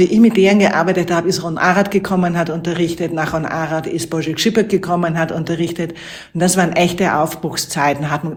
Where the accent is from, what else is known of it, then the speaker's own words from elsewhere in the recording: Vienna, Austria; Ich bin in Wien geboren und aufgewachsen und habe dort Design studiert, Industriedesign, mein Diplom gemacht Anfang der 90er Jahre